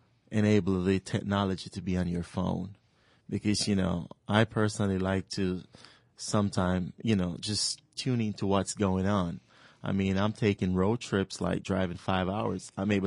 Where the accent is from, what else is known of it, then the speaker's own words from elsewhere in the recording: Jamaica; now in United States; I was raised in Jamaica, always technical.